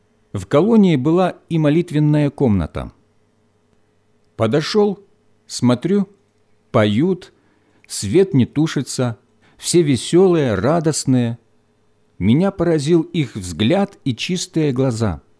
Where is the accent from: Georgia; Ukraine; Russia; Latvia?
Ukraine; потому что я родом с Украины.